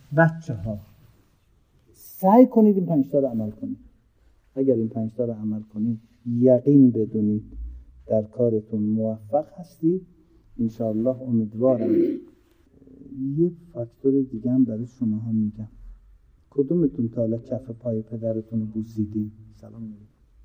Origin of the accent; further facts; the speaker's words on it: Tehran, Tehran Province, Iran; also born or lived in Azerbaijan; 60 سال پیش که ما از آذربایجان اومدیم تهران، در دورترین محل تهران که هنوز بیابون بود، تای هاشمی، یه خونه اجاره‌ای داشتیم 49 متر.